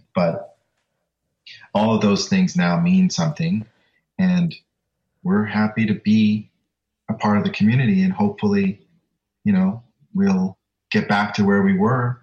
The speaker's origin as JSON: {"language": "English", "country": "Jamaica", "said": "So I'm Jamaican"}